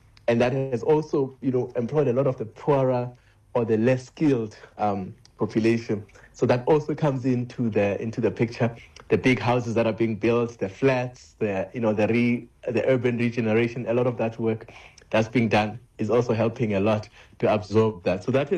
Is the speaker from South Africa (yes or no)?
yes; Western Cape, South Africa; I mean, I grew up in the Western Cape